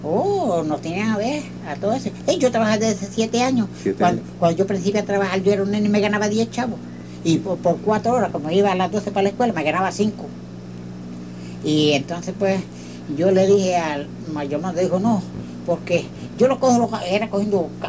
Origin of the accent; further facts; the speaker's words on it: San Germán, Puerto Rico; born there; como una media hora de donde yo nací a San Germán. Yo nací el 28 de diciembre del 1904. Ahora en este diciembre que viene tengo 73 años